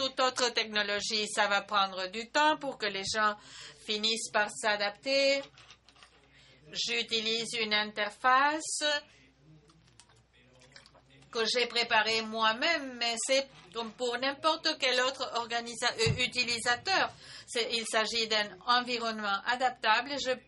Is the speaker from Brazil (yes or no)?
no; Pakistan; French is a second language; J'ai déjà dit que je viens du Pakistan et au Pakistan, il n'y a pas une largeur de bande très, très importante.